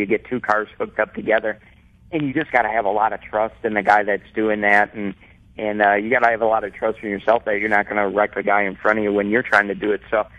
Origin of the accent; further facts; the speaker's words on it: Wisconsin, United States; It's kind of funny. I grew up in Wisconsin, and we didn't know what NASCAR was.